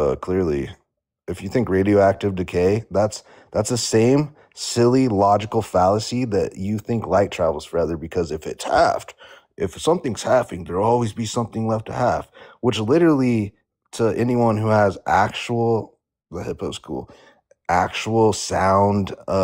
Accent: Nebraska, United States; Wow, I'm from Nebraska.

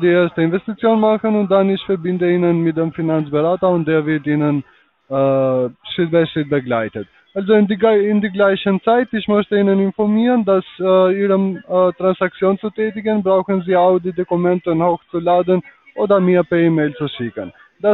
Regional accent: England, United Kingdom; also born or lived in Frankfurt, Germany; Also, mein Vater ist von Frankfurt, also da bin ich auch geboren. Aber ich habe das ganze Leben mit meiner Mutter gelebt in England, Großbritannien.

